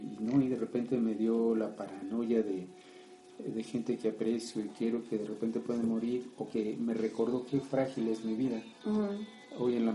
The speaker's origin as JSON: {"language": "Spanish", "country": "Mexico", "said": "somos mexicanos"}